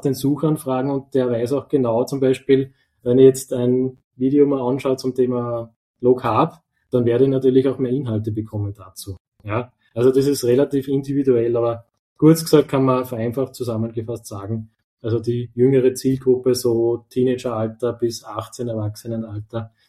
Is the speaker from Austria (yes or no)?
yes; Upper Austria, Austria; now in Vienna, Austria; ich bin ja auch Oberösterreicher, das gehört ja fast dazu.